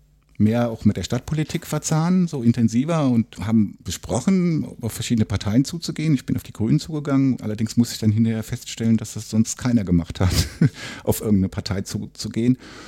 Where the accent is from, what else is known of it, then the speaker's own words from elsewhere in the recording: Koblenz, Rhineland-Palatinate, Germany; Nee, ich bin am Mittelrhein aufgewachsen, in Koblenz.